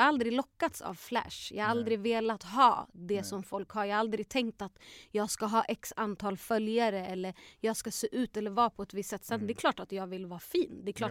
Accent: Uppsala, Uppsala County, Sweden; now in Stockholm, Sweden; Var så här 5 barn, jag är uppvuxen i Gottsunda i en förort.

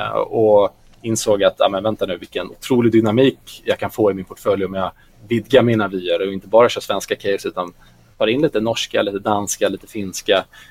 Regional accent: Järfälla, Stockholm County, Sweden; där jag växte upp i norr om Stockholm, i Järfälla

